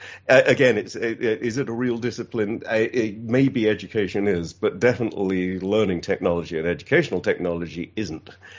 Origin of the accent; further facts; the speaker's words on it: South East England, United Kingdom; born there; I was born in England. I am a man of Kent, if you want to be very precise about it. But we moved around quite a bit